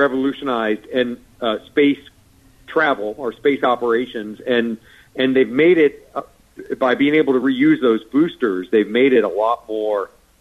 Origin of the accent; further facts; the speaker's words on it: Stuart, Florida, United States; I grew up in Stuart. My mom now lives in Fort Pierce